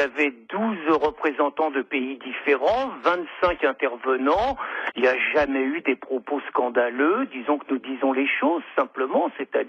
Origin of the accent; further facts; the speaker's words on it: France; moi je suis français, je suis laïque